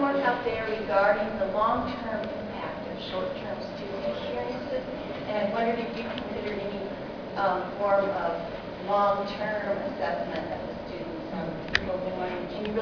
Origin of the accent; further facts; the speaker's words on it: California, United States; I'm from California.